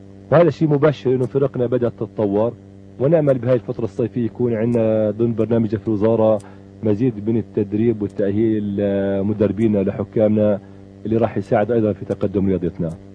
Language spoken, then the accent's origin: Arabic; Palestine; ومهما كان كإنسان فلسطيني وعاني من احتلال